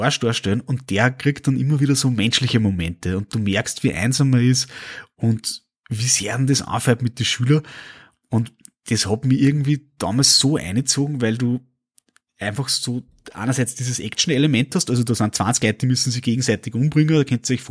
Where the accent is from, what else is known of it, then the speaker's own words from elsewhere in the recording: Austria; für mich als Österreicher, als Europäer